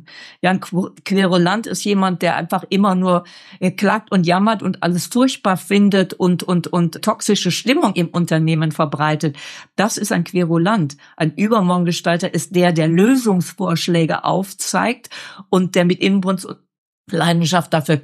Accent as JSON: {"language": "German", "region": "Rhineland", "country": "Germany", "said": "Ich komme aus dem Rheinland, so sagen wir das da."}